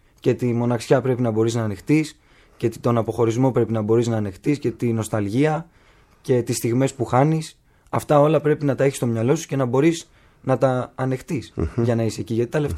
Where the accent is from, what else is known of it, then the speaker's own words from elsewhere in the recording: Kasos, South Aegean, Greece; η σύνδεσή μου με τον τόπο μου, γιατί για μένα η κάσος αυτό είναι η θάλασσα.